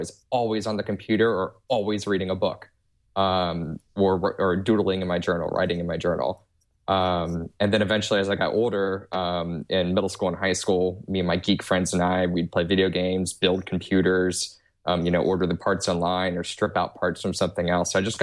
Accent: Houston, Texas, United States; No, actually, I grew up in Houston.

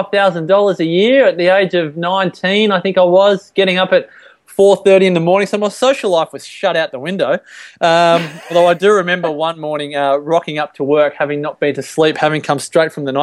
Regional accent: Victoria, Australia; I grew up in Victoria.

